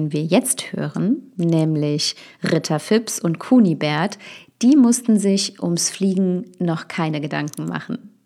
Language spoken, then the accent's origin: German; Düsseldorf, North Rhine-Westphalia, Germany; born there; Ich bin in Düsseldorf geboren.